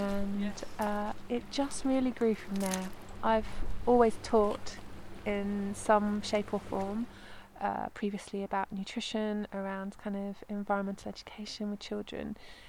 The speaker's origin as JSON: {"language": "English", "town": "Bristol", "region": "South West England", "country": "United Kingdom", "tie": "born or raised there", "also_born_or_lived": "Birmingham", "lives_now": "England", "said": "Yeah, so I was born in Birmingham, brought up in Bristol, so in a way cities are normal for me"}